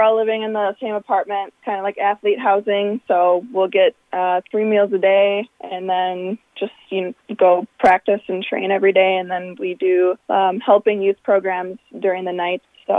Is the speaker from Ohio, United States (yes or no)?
no; Minnesota, United States; someone I grew up playing with in Minnesota, in my area.